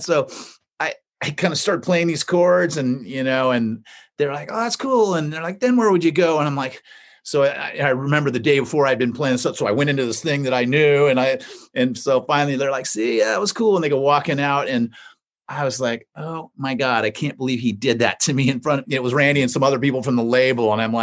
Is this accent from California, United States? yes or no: yes; California, United States; I'm a Bay Area guy. I grew up outside of San Francisco.